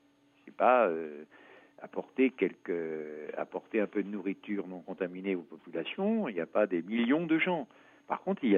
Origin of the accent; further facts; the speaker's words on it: France; comme on l'a fait il y a 26 ans chez nous en France